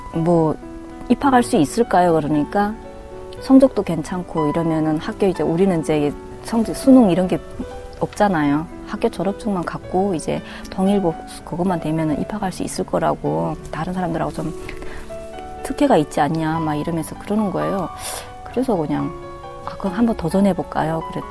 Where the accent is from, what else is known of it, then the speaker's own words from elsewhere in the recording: North Korea; now in South Korea; 고향 이북이라 그러니까.